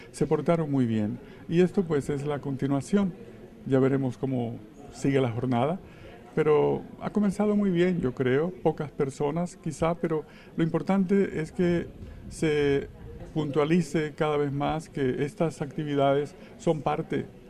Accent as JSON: {"language": "Spanish", "town": "Guacamayal", "region": "Magdalena", "country": "Colombia", "tie": "born there", "said": "Yo en realidad nunca había estado en Aracataca, ni de niño, no recuerdo, aunque nací cerca, en Guacamayal."}